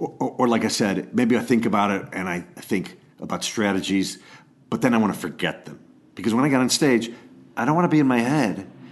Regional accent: Chicago, Illinois, United States; I grew up in Chicagoland, so I didn't travel far for school.

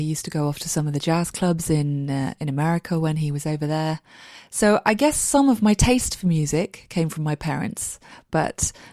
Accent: Portugal; I am so lucky that my parents worked in Portugal when I was younger. We spent so many carefree days on the beaches and just roaming around

